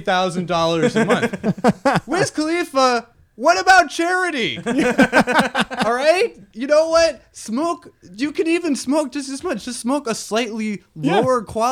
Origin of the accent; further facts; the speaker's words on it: Pittsburgh, Pennsylvania, United States; I have to love it because I'm from Pittsburgh.